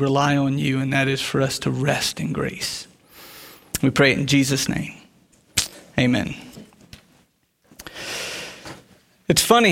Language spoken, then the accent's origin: English; Florida, United States; I'm a Southern boy. I was raised in Florida, but I was raised by Yankee parents. My mom and dad moved down in 1970 from Pennsylvania, the Philadelphia area.